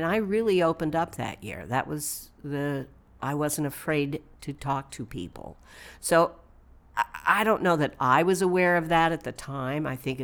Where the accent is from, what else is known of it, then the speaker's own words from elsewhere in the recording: Texas, United States; because I was from West Texas, and all the kids would burst out laughing